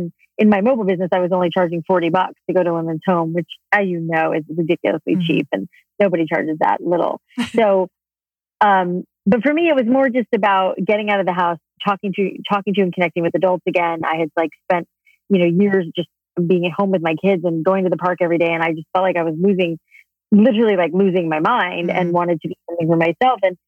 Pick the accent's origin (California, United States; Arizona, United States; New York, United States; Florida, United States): Florida, United States; and I grew up in South Florida. So it was always like humidity was always plaguing me